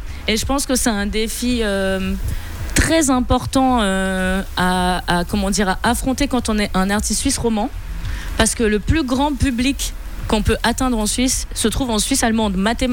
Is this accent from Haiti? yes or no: no; Côte d’Ivoire; Parce que quand j'étais petite, dans mon enfance, même quand j'ai grandi, j'étais en Côte d'Ivoire